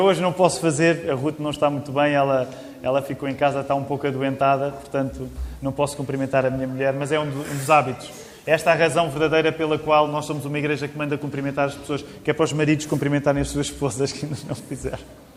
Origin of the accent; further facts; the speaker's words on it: Queluz, Lisbon, Portugal; quando eu era pequenino, a igreja onde eu cresci, lá em Queluz